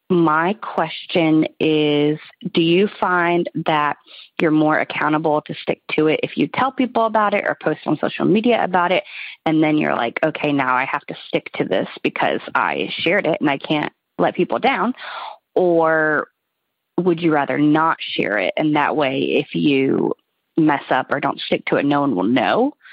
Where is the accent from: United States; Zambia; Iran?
United States; North Carolina; I'm from North Carolina.